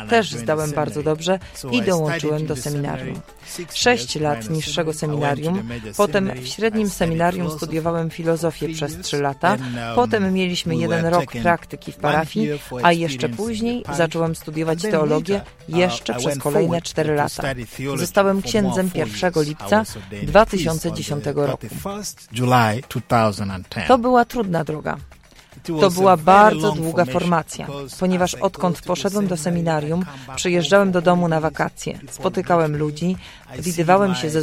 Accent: Northern Region, Uganda; Polish is a second language; pochodzę z północnej Ugandy.

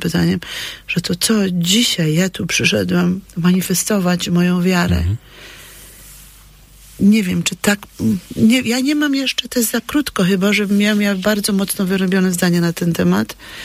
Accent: Silesian Voivodeship, Poland; Jeszcze jest dosyć mocno popularna u nas na Śląsku

